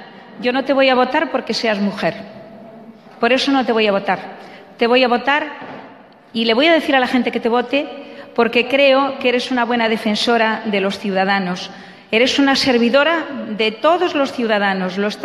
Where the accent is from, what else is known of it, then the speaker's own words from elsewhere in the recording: Galicia, Spain; yo, como española, como gallega, como caldelá, como mujer y sobre todo como una ciudadana más